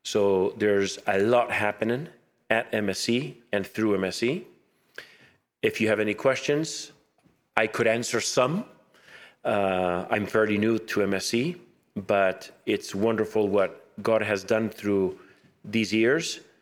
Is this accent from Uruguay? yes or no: yes; Uruguay; accent: Spanish; now in Canada; I'm Canadian because I'm from Canadian parents, but I was raised in Uruguay. So I've been back and forth to Canada in my whole life, maybe to this moment about 15, 18 times.